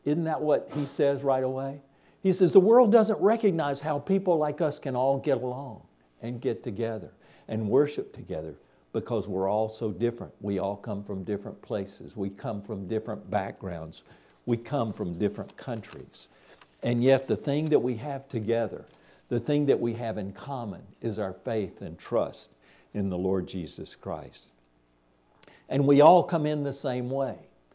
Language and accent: English; Arkansas, United States; We have people, Russell and I grew up in Arkansas.